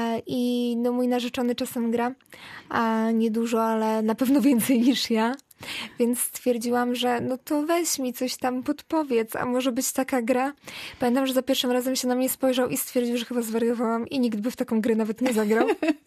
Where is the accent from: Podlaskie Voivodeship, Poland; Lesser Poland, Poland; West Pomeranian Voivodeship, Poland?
West Pomeranian Voivodeship, Poland; Police; now in Szczecin, Poland; opisywałam też Police, które kocham całym sercem, bo to moje rodzinne miasto. Natomiast od kiedy mieszkam w Szczecinie